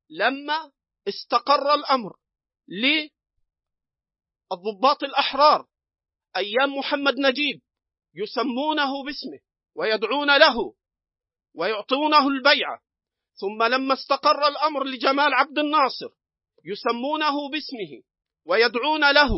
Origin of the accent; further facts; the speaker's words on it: Egypt; هنا أريد أن أذكر موقف العلماء عندنا في مصر، بحكم أنها بلدي